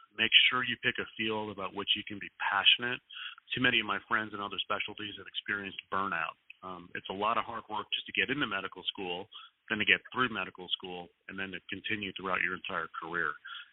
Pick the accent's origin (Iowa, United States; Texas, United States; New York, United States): Texas, United States; Dallas; Next month, I'm speaking at the Dallas Cosmetic Symposium, which is an international meeting in my hometown.